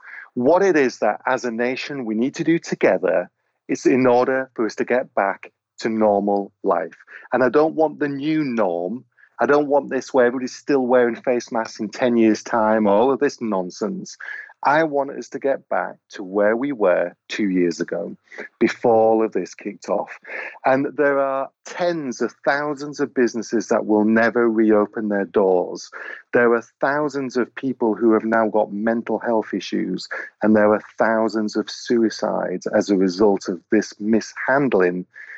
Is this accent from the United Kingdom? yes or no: yes; Wales, United Kingdom; because we're Welsh, and in Wales, we have to show that we're not the English